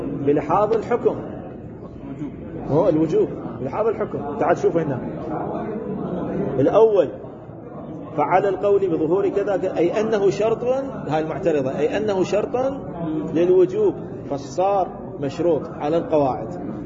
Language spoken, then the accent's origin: Arabic; Iraq; عندنا بالعراق يسموها الوقائع العراقية